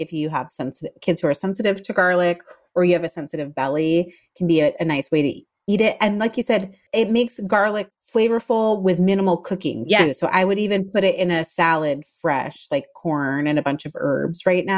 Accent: Southern United States, United States; I would not be a good Southerner? Did I even count as a Southerner? If I didn't say also pickled okra.

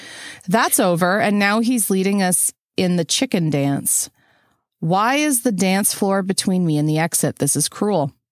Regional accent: Canada; I'm Canadian.

